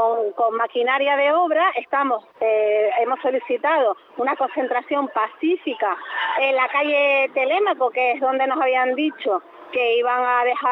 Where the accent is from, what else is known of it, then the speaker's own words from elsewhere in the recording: Canary Islands, Spain; como los canarios sabemos hacer las cosas